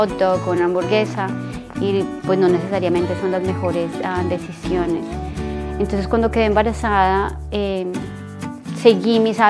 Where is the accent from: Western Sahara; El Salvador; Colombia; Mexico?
Colombia; moved away as an adult; now in New York, United States; Vivimos en el Hudson Valley. Hace 13 años me vine a vivir a Nueva York. Soy colombiana